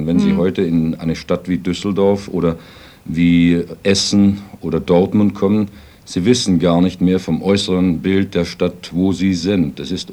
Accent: Vienna, Austria; born there; Ich bin hier in Wien geboren, im 8. Bezirk geboren, in der Laudunggasse 10, in der 4. Etage. Dritter Stock, so.

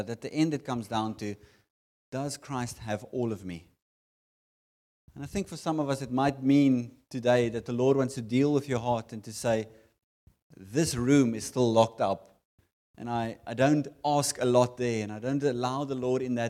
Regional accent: Stellenbosch, Western Cape, South Africa; We come from Stellenbosch. We don't know anyone here

